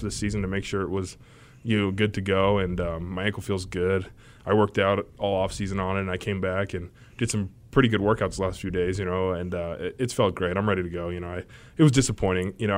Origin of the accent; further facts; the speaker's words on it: California, United States; Yeah, so I'm from SoCal originally